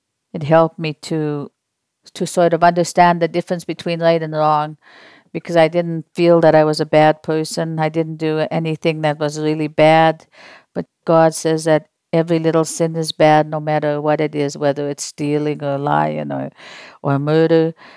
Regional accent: Swan River, Manitoba, Canada; and my dad came from Pelly, Saskatchewan, and he was Métis. I come from Swan River, Manitoba.

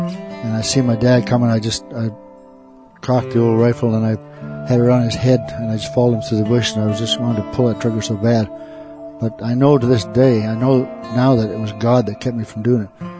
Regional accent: Maine, United States; I'm from Mohawk Tribe. My dad is from the Mohawk Tribe. And I came from Maine originally. And when I was born, on February 13th, 1939.

